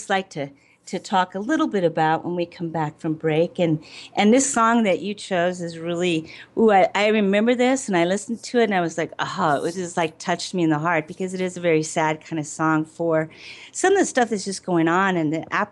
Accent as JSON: {"language": "English", "town": "Douglas", "region": "Arizona", "country": "United States", "tie": "born or raised there", "said": "In my hometown of Douglas, Arizona"}